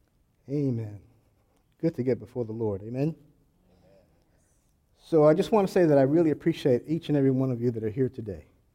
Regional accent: New York, United States; now in South Carolina, United States; Born and raised in New York. Took God to bring me down to South Carolina to get me born again, spirit-filled.

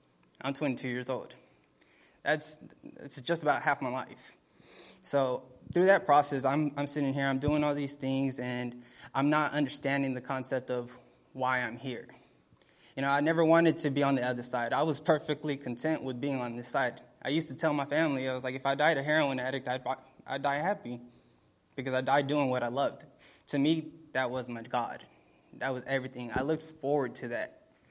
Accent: Dallas, Texas, United States; I'm from Dallas, Texas. I'm 22 years old.

